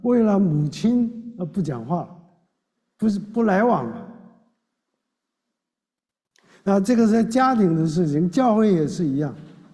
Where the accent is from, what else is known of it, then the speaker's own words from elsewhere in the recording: China; 但是我们中国人也说